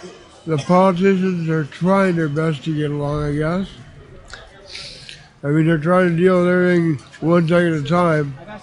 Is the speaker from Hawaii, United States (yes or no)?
yes; Hawaii, United States; also born or lived in Columbus, United States; Originally, I was born in Columbus, Ohio. I was raised in the 50th state, Hawaii, before it was a state.